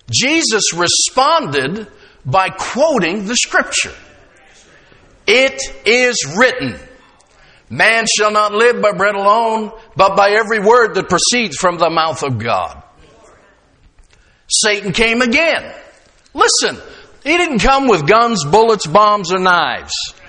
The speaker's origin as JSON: {"language": "English", "region": "Pennsylvania", "country": "United States", "tie": "born or raised there", "said": "I grew up down on the Youghiogheny River, and I spent more than my fair share of time sitting on that riverbank fishing."}